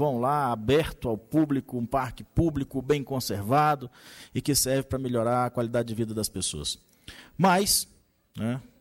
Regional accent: Northeast Region, Brazil; now in Brasília, Brazil; como nordestinos que migramos e fizemos a nossa vida aqui

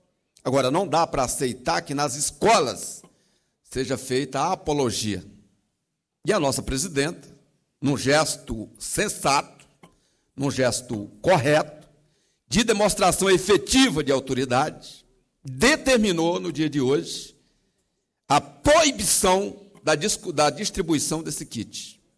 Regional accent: Maranhão, Brazil; eu sou do interior do Maranhão, deputada Gaciel, nasci lá no Vale do Miarim.

